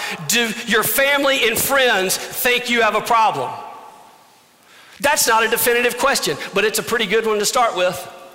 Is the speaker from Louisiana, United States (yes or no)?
yes; Louisiana, United States; I grew up in Louisiana. Everyone dipped.